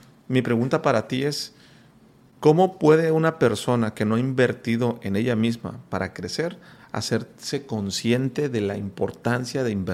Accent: Mexico; en mi país, en México

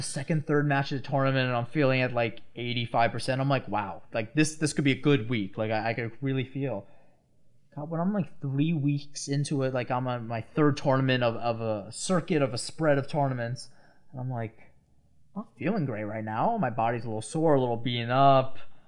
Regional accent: Long Island, New York, United States; I'm from Long Island.

